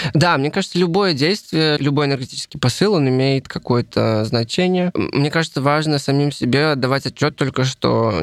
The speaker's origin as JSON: {"language": "Russian", "country": "Belarus", "said": "я как белорус чувствую себя немножко еще кем-то."}